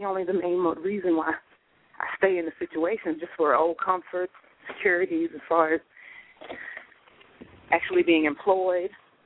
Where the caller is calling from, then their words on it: North Carolina, United States; I'm calling from North Carolina.